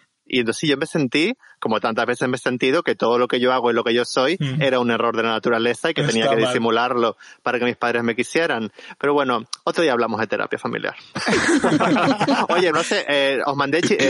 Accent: El Hierro, Canary Islands, Spain; yo de pequeño jugaba en el Hierro, en mi isla, digamos que todo el verano está trufado de eventos religiosos, que son lo único que hay.

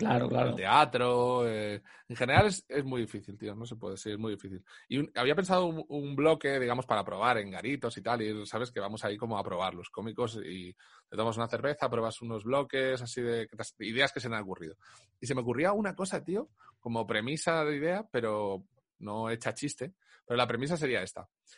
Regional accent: Alicante, Valencian Community, Spain; Y yo soy de Alicante.

